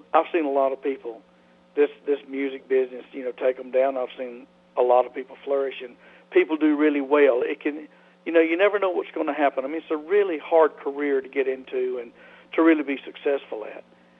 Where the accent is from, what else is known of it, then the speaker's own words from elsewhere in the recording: North Carolina, United States; moved away as an adult; I grew up in Stokes County, North Carolina, the state of North Carolina, and I spent most of my life there till I moved away. After high school, I went to Nashville and back.